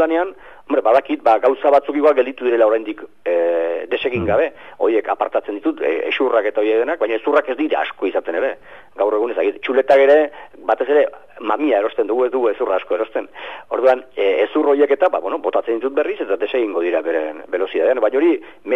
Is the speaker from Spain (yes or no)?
yes; Usurbil, Basque Country, Spain; born there; usurbil dago hemendik 6 kilometrora, zu hemen bizitzera. Ta ni hangoa naiz, sortzez